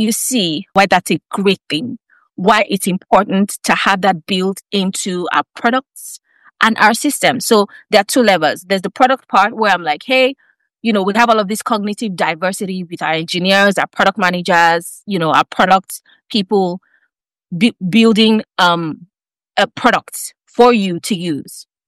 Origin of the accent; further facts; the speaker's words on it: Nigeria; So, for example, Moyo, like we're both Nigerian women, but even on this call, we're deeply, deeply different in many ways.